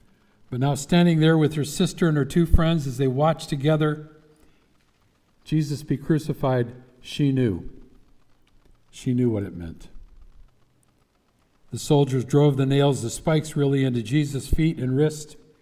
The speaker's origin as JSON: {"language": "English", "town": "Detroit", "region": "Michigan", "country": "United States", "tie": "born or raised there", "said": "And when I was growing up in Detroit, we saw these two programs."}